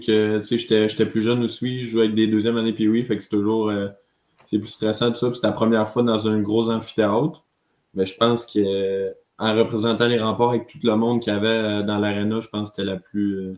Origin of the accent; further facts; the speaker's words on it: Neuville, Quebec, Canada; Ouais, moi je viens de Québec, Neuville plus précisément, vers l'ouest. J'ai grandi à Québec